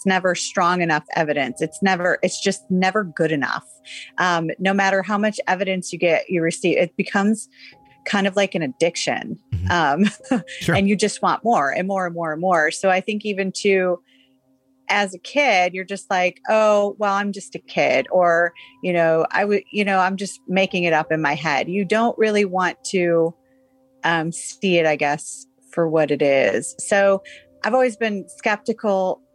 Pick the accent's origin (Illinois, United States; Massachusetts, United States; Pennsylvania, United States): Illinois, United States; Chicago; half of my childhood was, I grew up in Chicago and I lived near Resurrection Cemetery